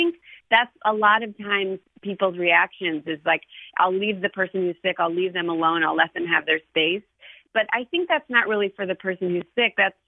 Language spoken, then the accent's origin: English; Ohio, United States; And, you know, he's from California and I'm from Ohio.